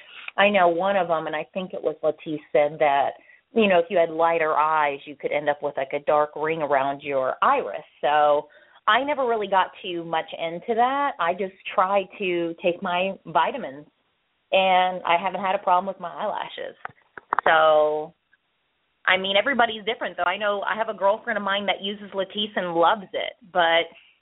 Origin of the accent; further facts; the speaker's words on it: Florida, United States; I'm from Florida.